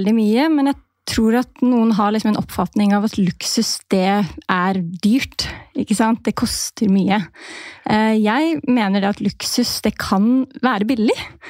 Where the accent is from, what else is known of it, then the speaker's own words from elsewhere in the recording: Tønsberg, Vestfold, Norway; now in Narvik, Norway; Jeg 27 år gammel. Jeg kommer fra Tønsberg opprinnelig, men nå bor jeg i Narvik. Så min samboer, han tok meg langt nord.